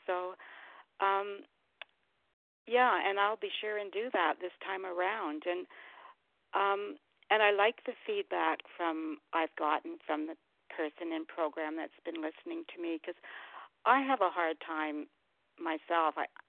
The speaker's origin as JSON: {"language": "English", "region": "Ontario", "country": "Canada", "said": "and I'm from Ontario, Canada."}